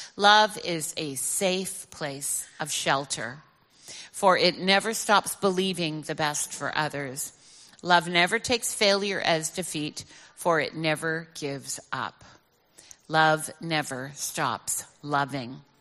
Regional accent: Vancouver, British Columbia, Canada; We're both from Vancouver, Canada, born and raised there.

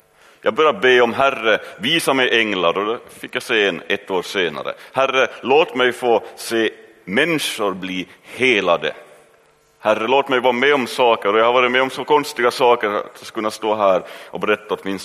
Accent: Ostrobothnia, Finland; Tänker nu jag som en österbottning.

